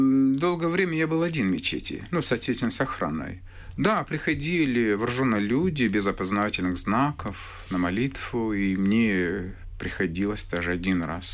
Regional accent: Dagestan, Russia; я сам дагестанец, из Дагестана

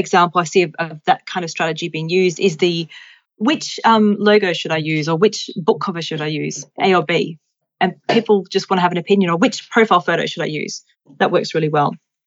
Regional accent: England, United Kingdom; because I grew up in England.

